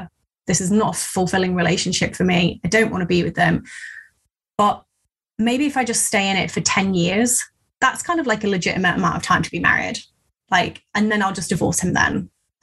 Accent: England, United Kingdom; ran away to live with a friend down in the Southwest. I'm from the Midlands.

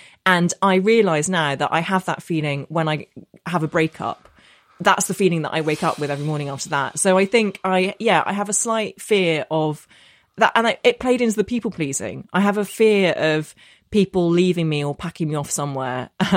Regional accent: Northern Ireland, United Kingdom; so I grew up in Northern Ireland. I know I don't have the accent, but I did. And my secondary school in Belfast was the only school in the entire province that taught Russian.

